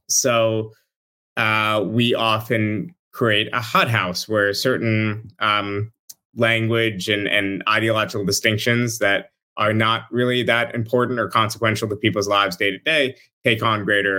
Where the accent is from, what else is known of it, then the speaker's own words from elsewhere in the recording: United States; not politics as we've known it growing up in the United States.